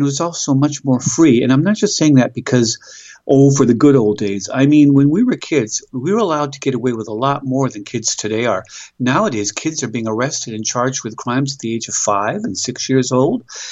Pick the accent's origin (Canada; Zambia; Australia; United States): Australia; This is actually the first I've heard of it, and I'm an Australian citizen.